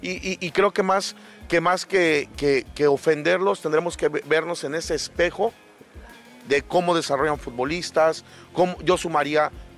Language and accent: Spanish; Mexico; A ver, yo soy mexicano, ¿aquí qué dice?